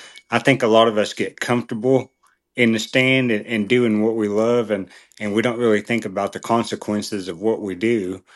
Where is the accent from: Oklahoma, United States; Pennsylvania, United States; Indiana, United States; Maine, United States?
Oklahoma, United States; Ada; I'm from Ada, Oklahoma, born and raised. I've hunted and fished my whole life.